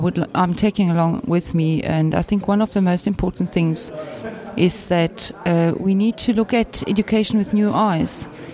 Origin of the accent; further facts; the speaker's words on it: South Africa; I'm coming from South Africa.